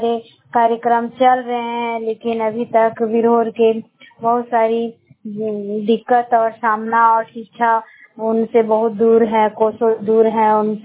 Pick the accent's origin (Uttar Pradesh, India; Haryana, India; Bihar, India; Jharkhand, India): Jharkhand, India; बस संवाददाता सभी को जोहार। मैं बड़कावा प्रखंड की रहने वाली हूँ।